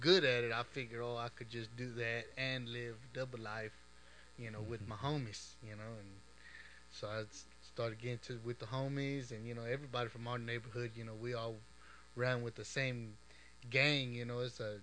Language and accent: English; Austin, Texas, United States; Well, I'm from Austin. You know, people that know me here, they know that I'm from this neighborhood, you know, born and raised, and got a lot of history here in Austin.